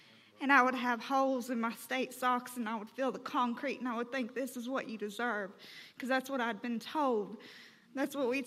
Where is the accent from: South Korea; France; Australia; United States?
United States; Kentucky; now in Louisville, United States; I live in Louisville, but I'm from Martin County.